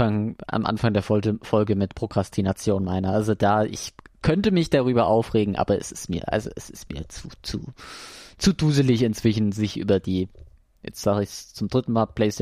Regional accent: Cologne, North Rhine-Westphalia, Germany; wäre ich wahrscheinlich als Kölner auf jeden Fall auch

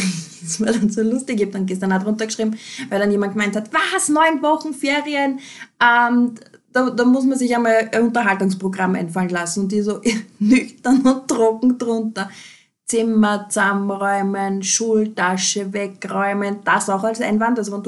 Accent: Lower Austria, Austria; ich bin ja aus Niederösterreich

